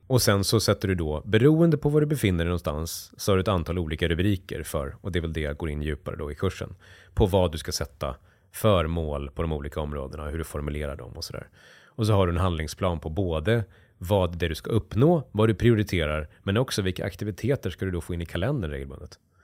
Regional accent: Dalarna County, Sweden; jag växte upp i hockeyomklädningsrum i Dalarna och kom från industristad utanför Bålänge växte jag upp.

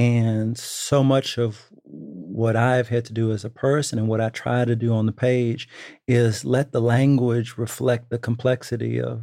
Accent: Texas, United States; You know, where I'm from Texas, you know, I still have a sort of terror about speaking back to adults.

